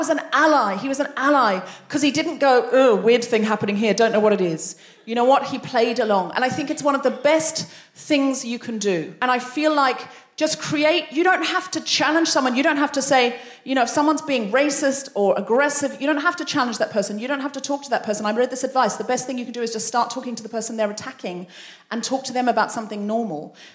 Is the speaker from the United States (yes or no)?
no; Australia; I was from Australia